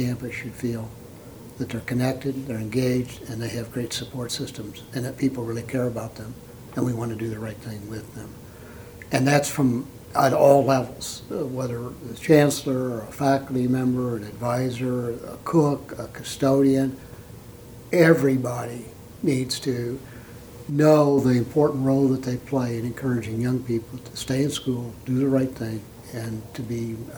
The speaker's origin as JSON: {"language": "English", "region": "Illinois", "country": "United States", "said": "I've always been proud of the fact that I was from Southern Illinois"}